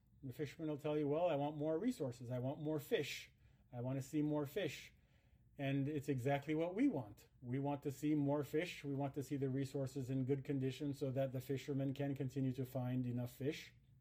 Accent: Haiti; I was born and raised in Haiti. I studied for a while in the United States and then returned to Haiti

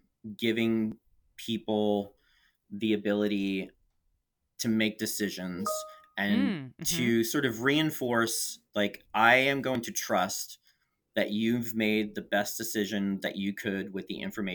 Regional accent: New York, United States; also born or lived in San Francisco; now in Portland, United States; Coming from originally from New York, I grew up in the New York metro area, and then spending 4 years living in San Francisco

